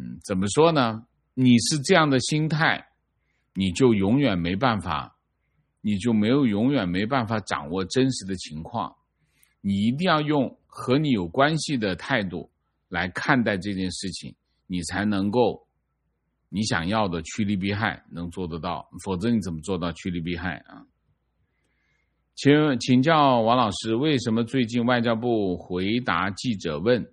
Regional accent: Hainan, China; 关键我是海南的

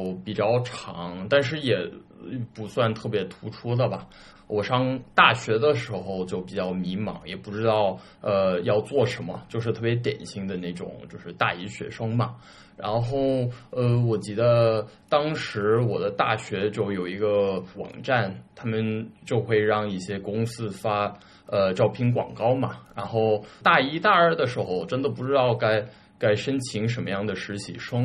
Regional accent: South Korea; Chinese is a second language; moved away; also born or lived in United States / Shanghai; 我的家庭背景确实比较特别，我就是在美国出生，但是小的时候跟我爸妈一起回韩国去了。我爸妈他们俩都是韩国人嘛，他们80年代都移民到美国了，在美国留学，然后在美国扎根。

